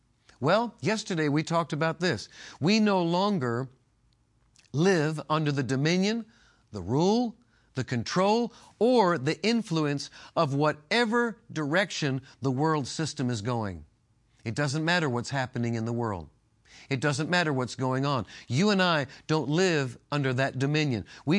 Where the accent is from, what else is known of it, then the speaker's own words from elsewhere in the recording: New York, United States; moved away as an adult; also born or lived in Massachusetts; I lived on the East Coast, born on the East Coast. I was born in New York and I moved when I was 20 years old.